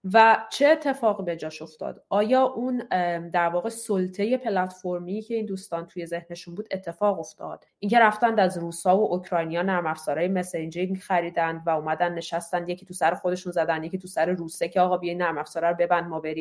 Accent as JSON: {"language": "Persian", "country": "Iran", "tie": "born or raised there", "moved": "as an adult", "lives_now": "Europe"}